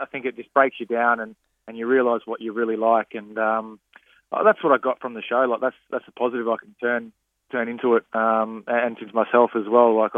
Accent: Townsville, Queensland, Australia; so growing up in Townsville, the Lavrack Barracks is right there, and they try to recruit when you're leaving high school.

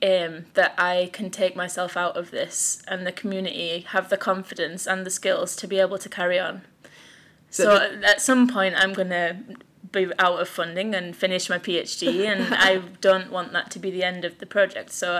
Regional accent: United Kingdom; now in Iceland; I'm a British citizen, but living in Iceland and have lived in Iceland for 7 years now.

